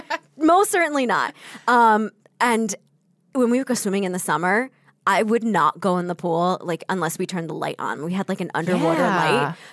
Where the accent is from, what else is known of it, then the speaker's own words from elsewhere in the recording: New Jersey, United States; Anthony sounds like everybody that I grew up with in New Jersey.